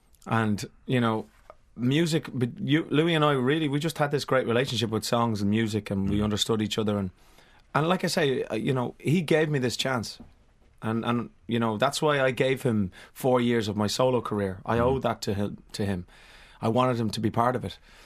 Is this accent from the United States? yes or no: no; Dublin, Leinster, Ireland; So, yeah, growing up in Dublin